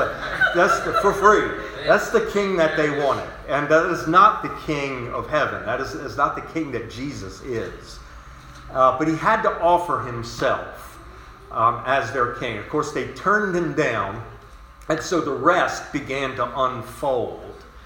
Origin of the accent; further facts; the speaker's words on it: West Virginia, United States; But I am from West Virginia, and we cook everything down there, you know.